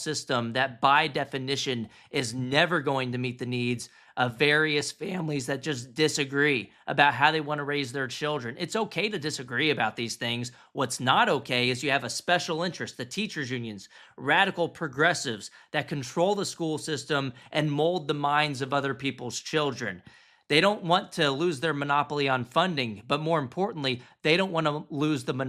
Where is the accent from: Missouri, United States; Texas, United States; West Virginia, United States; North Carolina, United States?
Texas, United States; we have found in states like my home state of Texas, other red states that have banned critical race theory